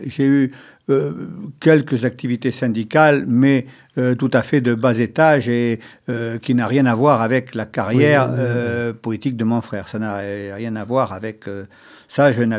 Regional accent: Périgueux, Nouvelle-Aquitaine, France; born there; Non, je suis né à Périgueux, rue Clochassem.

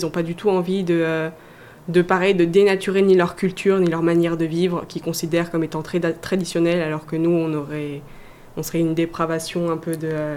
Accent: France

